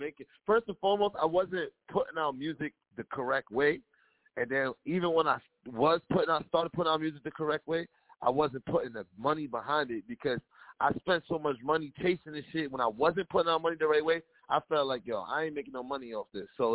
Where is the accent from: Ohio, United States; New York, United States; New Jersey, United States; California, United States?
New York, United States; The Bronx; I'm from the Bronx, New York, but I'm also representing Queens, New York, Astoria, Queens. You know the vibes. I'm a New York nigga. I'm all over the city, but I'm from the Bronx, though.